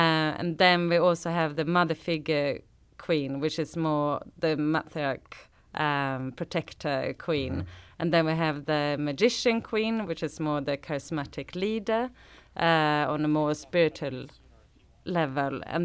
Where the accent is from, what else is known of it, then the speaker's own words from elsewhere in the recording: Sweden; now in London, United Kingdom; Yeah, we are from Sweden.